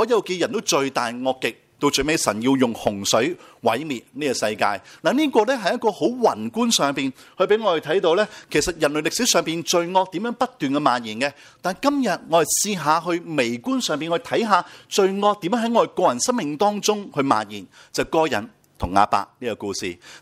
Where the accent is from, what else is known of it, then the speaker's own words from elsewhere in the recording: China; 其實同我中國人一樣咧